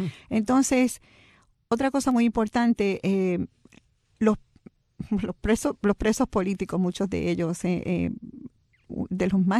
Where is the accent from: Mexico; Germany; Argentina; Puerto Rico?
Puerto Rico; Fajardo; born there; Y yo como boricua también, o sea, me puede sacar de Puerto Rico, pero no me puede sacar a Puerto Rico.